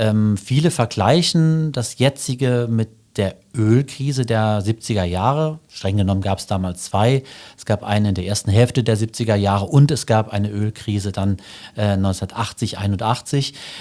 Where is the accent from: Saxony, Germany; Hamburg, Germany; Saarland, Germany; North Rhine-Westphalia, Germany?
Saarland, Germany; Sotzweiler; ich bin geboren in Sotzweiler und aufgewachsen hier im Saarland, war hier auf der Schule und habe auch angefangen zu studieren im Saarland.